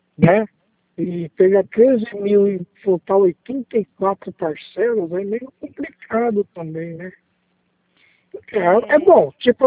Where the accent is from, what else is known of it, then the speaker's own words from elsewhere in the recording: Poá, São Paulo, Brazil; Eu sou de Poá